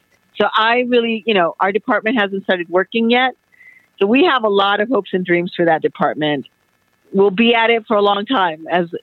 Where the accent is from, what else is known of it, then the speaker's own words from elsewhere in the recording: Los Angeles, California, United States; You know, I grew up in Pico Union and watched, you know, the civil rights movement.